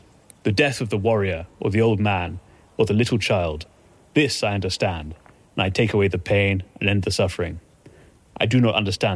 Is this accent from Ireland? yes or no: no; United Kingdom; I mean, maybe, I guess as British people, we don't really have a visceral sense of what mobs are. They're not a big part of our history.